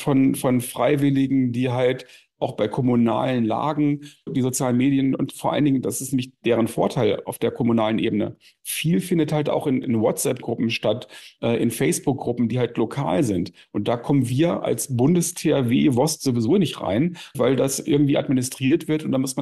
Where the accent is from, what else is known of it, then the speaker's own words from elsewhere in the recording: Lower Saxony, Germany; also ich komme jetzt selber aus Niedersachsen